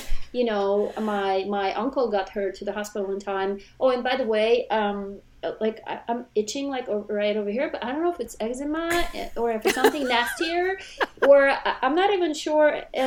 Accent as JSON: {"language": "English", "region": "Moscow", "country": "Russia", "said": "I come from Moscow, from high rises that were packed with people, where you lived in the same apartment with your grandma and your great-grandma"}